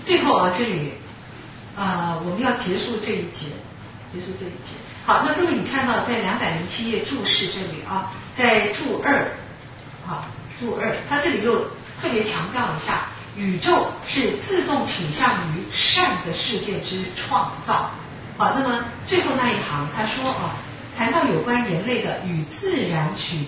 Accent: Taipei, Taiwan; 我从小也一直住在淹水区，啊，因为我小时候住在那个现在就是信义计划区嘛，但我小时候那个地方是常常淹水的地方。

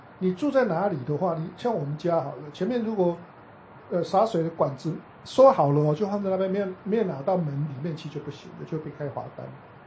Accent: Taiwan; 像以前我小时候在台湾的乡下

